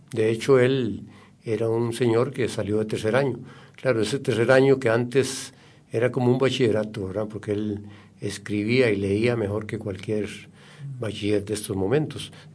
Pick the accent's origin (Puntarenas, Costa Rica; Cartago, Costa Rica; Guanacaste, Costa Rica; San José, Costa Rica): Cartago, Costa Rica; Guadalupe; Correcto, yo soy de Guadalupe, Cartago, en la escuela Carlos J. Peralta. Inicié mis estudios de primaria.